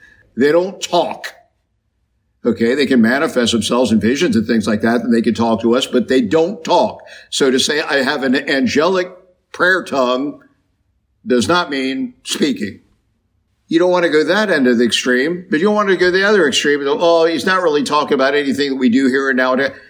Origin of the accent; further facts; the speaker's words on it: Kentucky, United States; I'm from Kentucky, particularly in the eastern part of the state. we have what are called holiness churches.